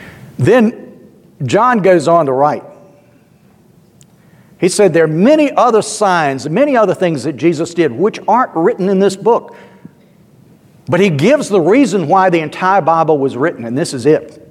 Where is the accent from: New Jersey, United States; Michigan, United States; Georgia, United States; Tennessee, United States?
Georgia, United States; Columbus; I grew up in Columbus, Georgia.